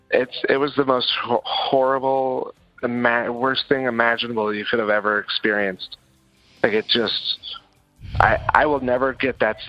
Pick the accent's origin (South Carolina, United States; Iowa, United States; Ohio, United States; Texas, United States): Texas, United States; Tyler; I'm from Tyler, Texas, yeah, Rose Tyler, Capital.